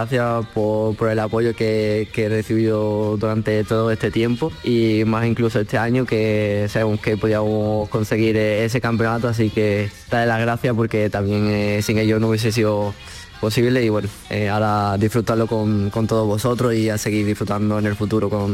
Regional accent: Andalusia, Spain; siempre ganar en Jerez es especial, y ser el primero en hacerlo siendo andaluz, pues más aún

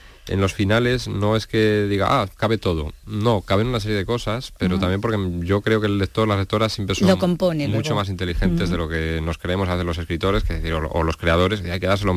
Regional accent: Barco de Valdeorras, Galicia, Spain; yo efectivamente, yo soy gallego interior, de un pueblo de Orense que se llama Barcarrás.

